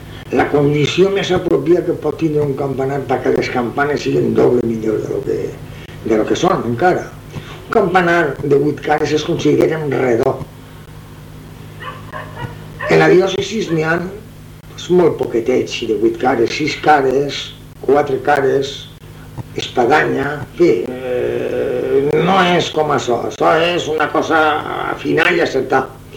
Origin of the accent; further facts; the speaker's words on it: Valencian Community, Spain; de 65 anys d'edat. Aunque no soc de Russafa, que vivia per al centre, per la catedral